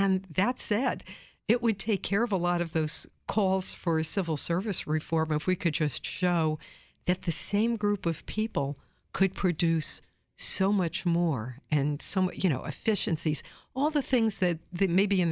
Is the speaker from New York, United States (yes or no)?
yes; New York City, New York, United States; I worked for one of the largest cities in the world, New York, my hometown.